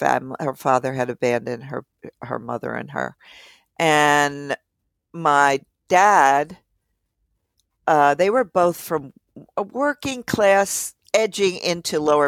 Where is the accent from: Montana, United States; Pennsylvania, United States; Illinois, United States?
Pennsylvania, United States; Philadelphia; because I grew up in Philly, I perceived being out there in the suburbs kind of nowhere.